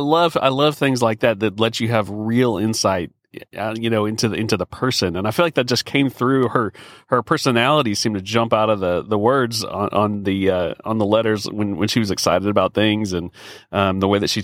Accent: Dallas, Texas, United States; you know, I told you I'm from Dallas, so I'm a Texas guy.

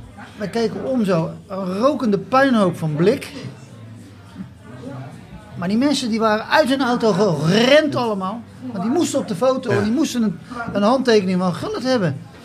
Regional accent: Rotterdam, South Holland, Netherlands; Nou, ik kom uit Rotterdam.

